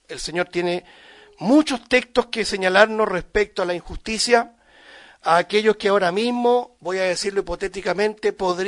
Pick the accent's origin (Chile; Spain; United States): Chile; en lo particular como chilenos